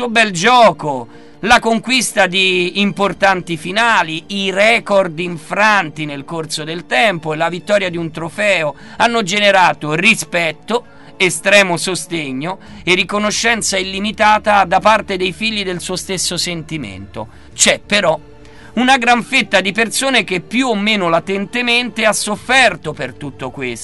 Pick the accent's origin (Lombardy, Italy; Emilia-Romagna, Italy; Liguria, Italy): Emilia-Romagna, Italy; Piacenza; born there; now in Rome, Italy; Io sono nato a Piacenza